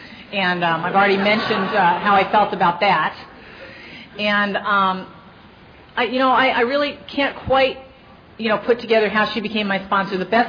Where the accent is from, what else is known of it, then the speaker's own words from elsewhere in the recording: Los Angeles, California, United States; I grew up in Venice. I ran away once. I made it 3 miles east to Culver City